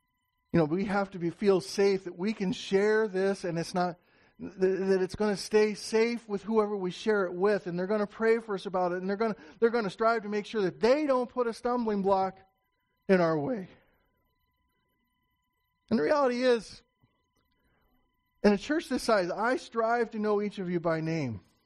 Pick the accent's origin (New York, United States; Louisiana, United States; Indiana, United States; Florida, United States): Indiana, United States; also born or lived in Pennsylvania; I grew up in Indiana and that I was in the workforce until I was 34 years old, and in 2004 went off to Bible college, lived in Pennsylvania for 6 years, came back to Indiana, Central Indiana